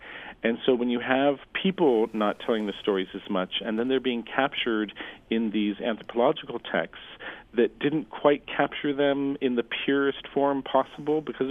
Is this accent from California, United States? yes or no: no; Anchorage, Alaska, United States; I was born in Bethel, and then when I was 5 days old, I was adopted by a non-Native family in Anchorage and grew up in Anchorage.